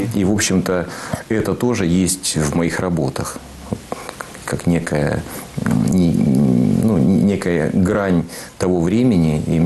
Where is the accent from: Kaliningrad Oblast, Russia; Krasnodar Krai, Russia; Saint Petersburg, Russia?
Krasnodar Krai, Russia; Krasnodar; born there; Значит, я родился в Краснодаре в 1971 году.